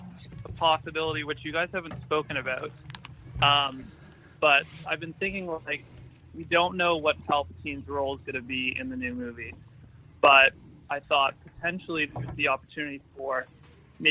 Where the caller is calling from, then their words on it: Toronto, Ontario, Canada; from Toronto.